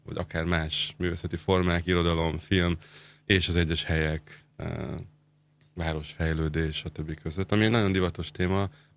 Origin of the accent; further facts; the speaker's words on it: Budapest, Hungary; két és fél éve közvetlenül a Klauzártértől egy sarokra lakom. Én ott is nőttem föl egy pár sarokra